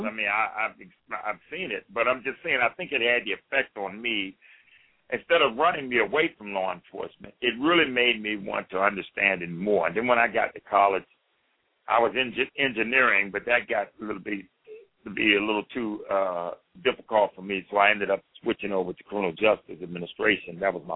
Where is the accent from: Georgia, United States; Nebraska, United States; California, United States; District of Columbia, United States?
District of Columbia, United States; Washington; I was born here in Washington, D.C. I came up during the Civil Rights Movement, so I had an opportunity to understand a little bit of the racial tensions in America and how that affected me. Grew up in a big family, 10 of us.